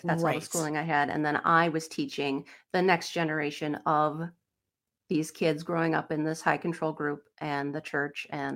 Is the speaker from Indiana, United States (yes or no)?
no; Sparta, Wisconsin, United States; A little central-ish Wisconsin. Okay. I grew up in the Thomas Sparta area.